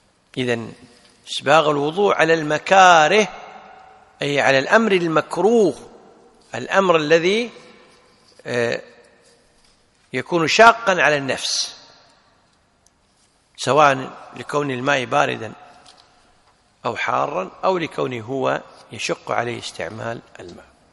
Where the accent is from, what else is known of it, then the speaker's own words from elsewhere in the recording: Kuwait; عندنا في الكويت يسمونهم الصاعقة، صح؟